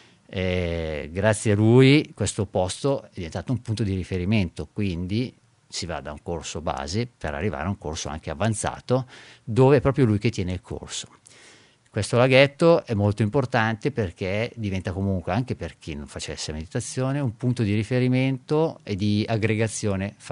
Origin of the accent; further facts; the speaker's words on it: Castano Primo, Lombardy, Italy; perché io sono di Castano e sto parlando di un'associazione di Biella.